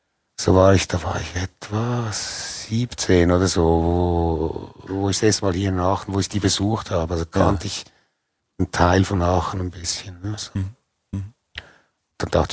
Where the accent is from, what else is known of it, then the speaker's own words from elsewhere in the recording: Switzerland; Bei uns in der Schweiz